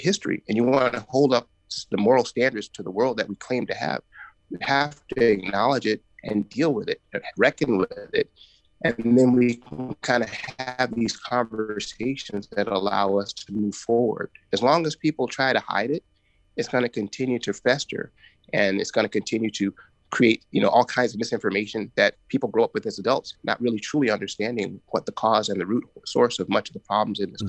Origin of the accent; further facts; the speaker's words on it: Florida, United States; And, you know, I grew up in Florida.